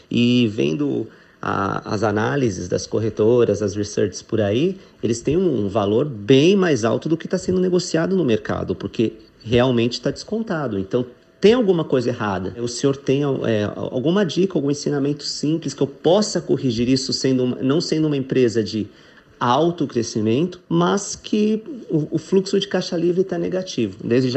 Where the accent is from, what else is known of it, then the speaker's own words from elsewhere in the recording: São Paulo, Brazil; sou de São Paulo.